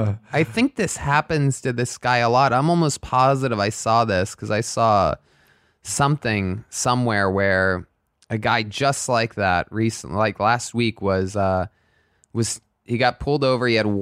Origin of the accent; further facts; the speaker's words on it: Youngstown, Ohio, United States; I'm so glad I was raised in Youngstown.